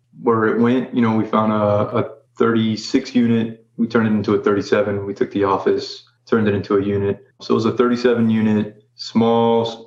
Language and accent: English; Florida, United States; I am originally from South Florida and studied to be an electrical engineer.